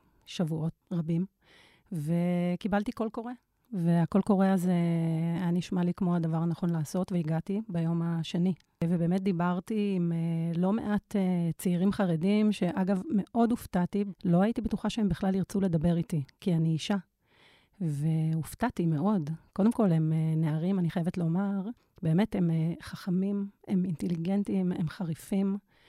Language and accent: Hebrew; Tel Aviv, Tel Aviv District, Israel; אני גם מתל אביב.